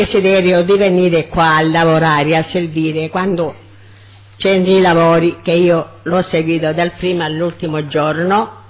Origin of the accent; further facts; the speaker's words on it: Catania, Sicily, Italy; si può dire io sono cresciuta qua a San Cristoforo, che avevo parenti